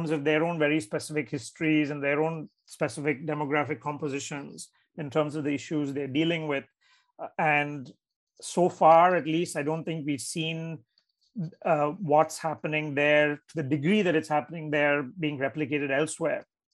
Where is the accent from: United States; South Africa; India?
India; Chennai, Tamil Nadu; so I'm from Chennai in Tamil Nadu.